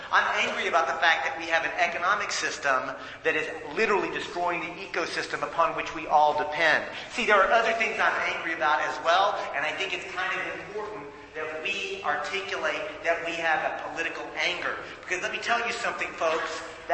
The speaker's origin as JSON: {"language": "English", "country": "United States", "said": "I remember as a little boy being taught that I was from the United States of America."}